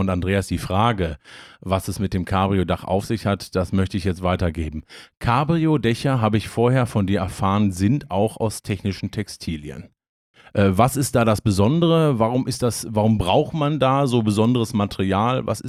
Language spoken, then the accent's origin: German; Hagen, North Rhine-Westphalia, Germany; born there; Und ich komme ja aus Hagen gebürtig